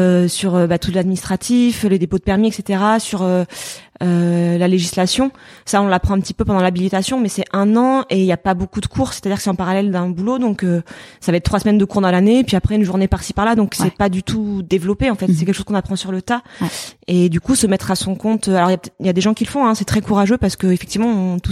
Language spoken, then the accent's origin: French; Marseille, Provence-Alpes-Côte d'Azur, France; je suis repartie un petit peu de Marseille. Donc, je suis partie par le biais d'Erasmus et après faire un peu de mes études à Paris. Et après, je suis revenue en fait.